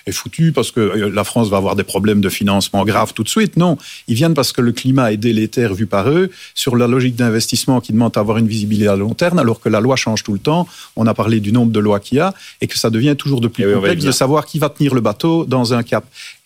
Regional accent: Wallonia, Belgium; plutôt la Wallonie, je suis wallon, que la Flandre

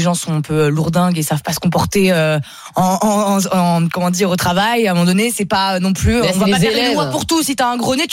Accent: Auvergne-Rhône-Alpes, France; accent: Savoyard; Et même l'accent savoyard, parce que moi, je viens de Savoie, on a tendance à mettre des Y partout

